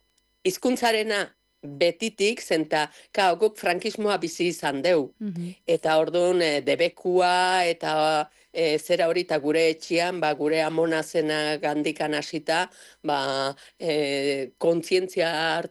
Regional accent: Errenteria, Basque Country, Spain; now in Hondarribia, Spain; ni horeretarra naiz, jaiotzez eta bilotzez, baina bilotzan beste parte bat Hondarbilan ere badakat.

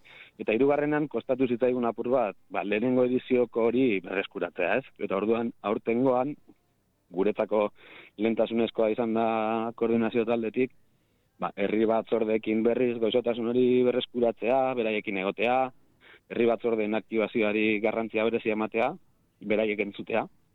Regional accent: Lekeitio, Basque Country, Spain; Ni neu lekeitiarra naiz, arnazgune batekoa

